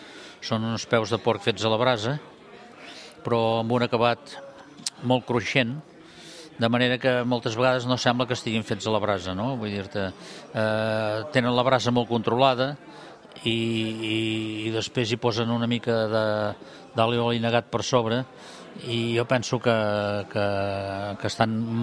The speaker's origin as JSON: {"language": "Catalan", "town": "Canet d'Adri", "region": "Catalonia", "country": "Spain", "tie": "born or raised there", "said": "Des de petit, que aquí a Canet d'Adri, doncs els anàvem a buscar amb un llum de carburo per les hortes"}